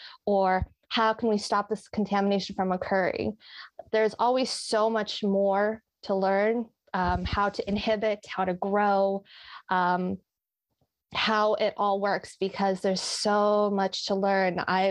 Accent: Canada; now in Melbourne, Australia; I am originally from Canada. I have a previous degree from Canada in community health, and I am a Monash graduate of pharmaceutical sciences.

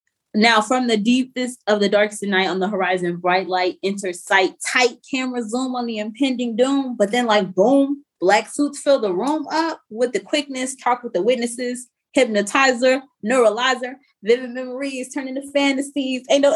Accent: Texas, United States; Like, we're from Texas. We love

